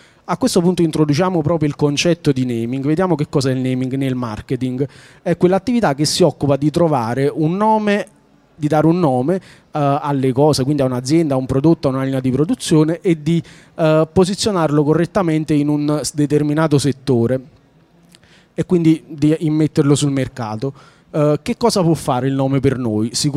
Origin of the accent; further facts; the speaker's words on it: Naples, Campania, Italy; Sono di Napoli, anche se dall'accento non si direbbe.